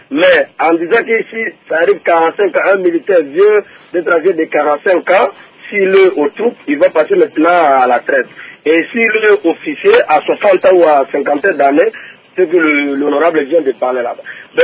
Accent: DR Congo

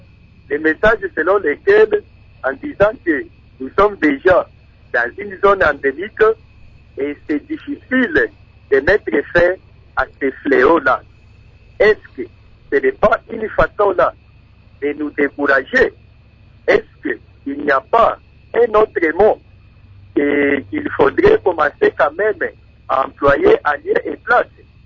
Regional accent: Manono, Tanganyika, DR Congo; also born or lived in Haut-Katanga; dans le Nord Katanga, précisément chez moi à Manono, il fait terriblement très très chaud.

